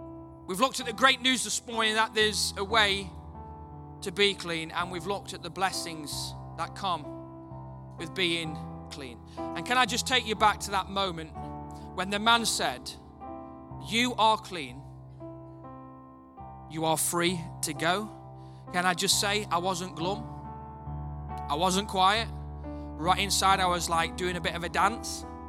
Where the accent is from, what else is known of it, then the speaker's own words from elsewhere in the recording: United Kingdom; I know we're British, but we're New Horizon.